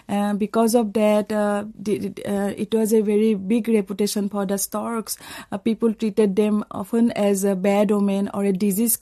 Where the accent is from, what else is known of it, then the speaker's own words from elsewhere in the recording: Assam, India; I come from a village from Assam, and I think for all the women from our village, it's a huge recognition